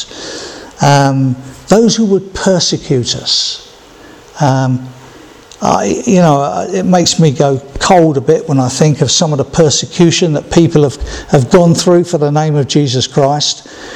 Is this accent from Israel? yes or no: no; England, United Kingdom; But I'm English. Not British, I'm English. And I've lived, been born and brought up here. My ancestry is all here and in Wales, I think, somewhere along the line.